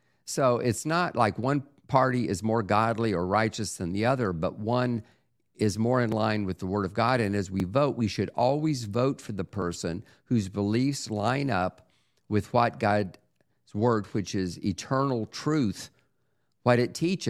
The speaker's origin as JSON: {"language": "English", "town": "Lakeland", "region": "Florida", "country": "United States", "tie": "born or raised there", "said": "He actually was from my hometown of Lakeland, Florida."}